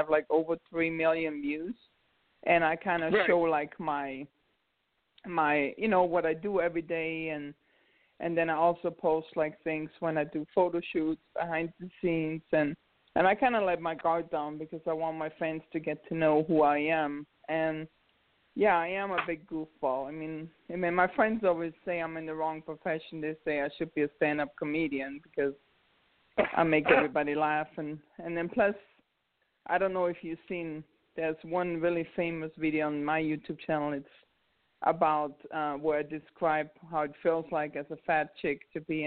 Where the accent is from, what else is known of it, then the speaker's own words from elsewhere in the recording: Austria; I mean, I'm from Austria